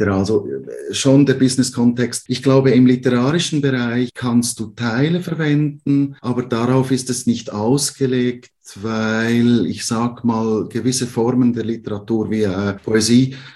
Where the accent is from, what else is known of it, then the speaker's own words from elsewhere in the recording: Switzerland; Ich bin im Gastgewerbe groß geworden in der Schweiz.